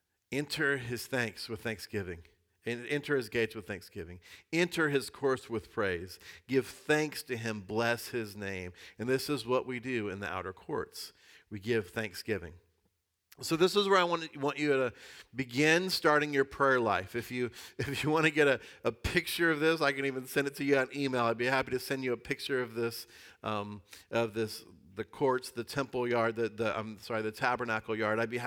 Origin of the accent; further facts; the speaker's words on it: United States; I don't believe Christians are the better way because I'm from America.